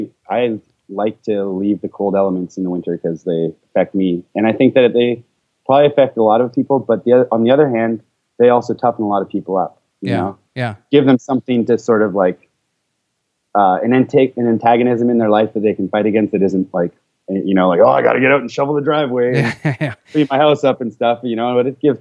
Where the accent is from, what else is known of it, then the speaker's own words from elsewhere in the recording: Vancouver, British Columbia, Canada; Vancouver, Canada. Is an awesome place to come from.